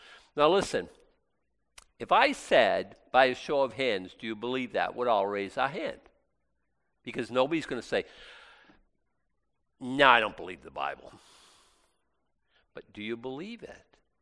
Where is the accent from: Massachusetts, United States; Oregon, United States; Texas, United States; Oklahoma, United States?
Massachusetts, United States; Boston; Yeah, like I'm a Bostonian.